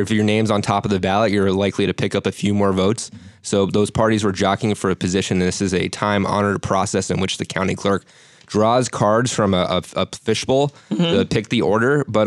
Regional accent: New Jersey, United States; Yeah, I mean, I'm from Jersey myself. I've been to a few Jets and Giants games.

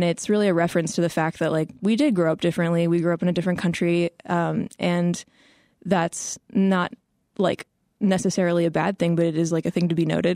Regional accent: Midwest, United States; I was raised biculturally, and even though I grew up in the Midwest, I spent a lot of my childhood going back and visiting

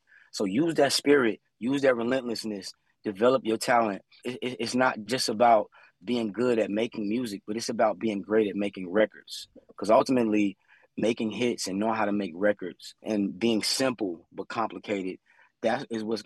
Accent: Chicago, Illinois, United States; now in Los Angeles, United States; I'm in LA and it's always sunny, but growing up in Chicago, the different seasons gives you a different perspective creatively that you can pull from.

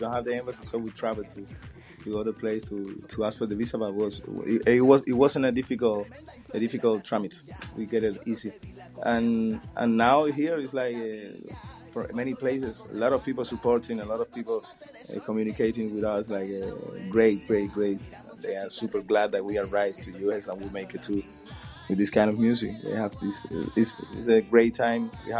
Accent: Pinar del Río, Cuba; So, but we say that in Pinar del Río, my hometown.

